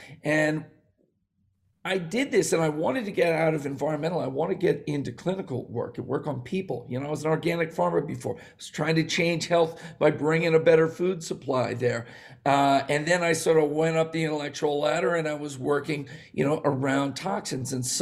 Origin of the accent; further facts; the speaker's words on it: Bethlehem, Pennsylvania, United States; born there; I was born in Bethlehem, birthplace of Jesus and me. No, different place, Bethlehem, Pennsylvania. So I was born in a steel town.